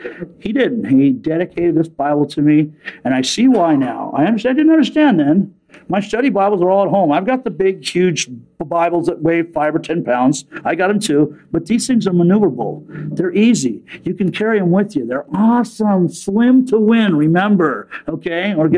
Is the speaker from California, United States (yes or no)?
yes; San Diego, California, United States; I come from San Diego, sailor capital.